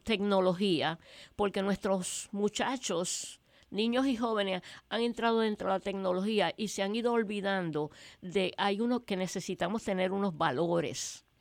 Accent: Puerto Rico; Nosotros somos puertorriqueños o somos latinoamericanos.

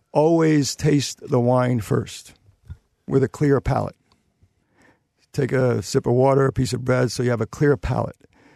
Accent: New York, United States; growing up on the East Coast in New York, I always had a vision of cellaring wine.

